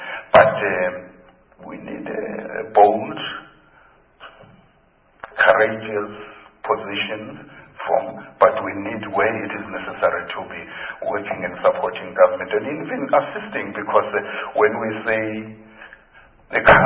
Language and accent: English; Pretoria, Gauteng, South Africa; we grew up together in the Pretoria area as activists in the UDF